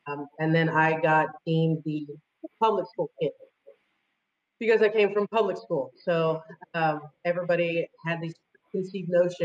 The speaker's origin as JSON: {"language": "English", "town": "New Braunfels", "region": "Texas", "country": "United States", "tie": "born or raised there", "also_born_or_lived": "Oklahoma", "said": "So I was born in Oklahoma, and then I spent most of my growing up in New Braunfels, Texas, in between San Antonio and Austin. Very small town."}